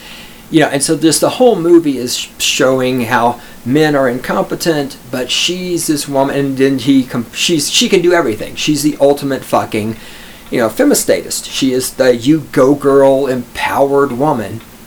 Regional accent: Texas, United States; now in Colorado, United States; I'm from Texas. I don't fucking do snow and ice. Just don't fucking do it, right? I'm in Colorado.

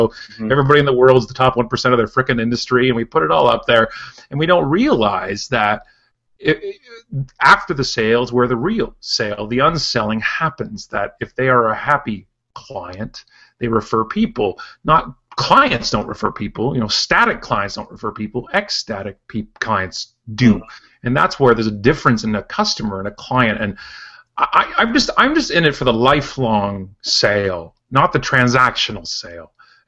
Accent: Oakville, Ontario, Canada; I'm in Oakville, which is my hometown, west of Toronto

